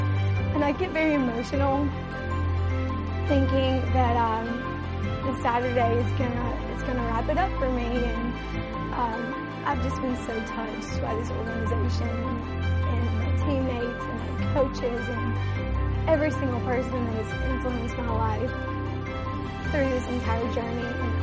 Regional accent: Weston, Mississippi, United States; I'm from Weston, Mississippi, and I am a business development representative for Champion Medical Center

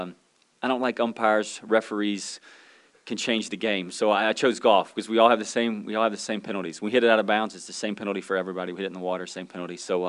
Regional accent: Pensacola, Florida, United States; I'm from Pensacola, Florida, so the closest team was driving distance was the Saints. And so watching the Saints growing up, pulling for the Saints

